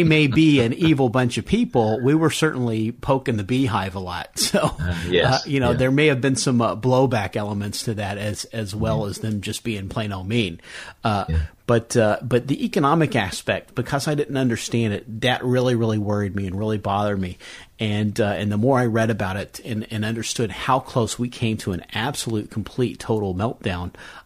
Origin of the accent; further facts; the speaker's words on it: Kentucky, United States; born or raised there